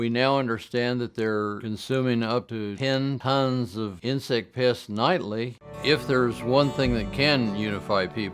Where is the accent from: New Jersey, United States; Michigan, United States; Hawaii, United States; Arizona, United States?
Hawaii, United States; born there; I was conceived in Texas, born in Hawaii, and lived all over.